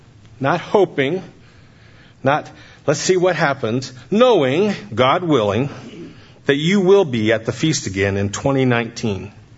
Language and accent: English; Illinois, United States; now in Wisconsin, United States; Coming down from Wisconsin, we always love coming close to back home. We're from Western Illinois originally, so it's always nice to see old friends and family.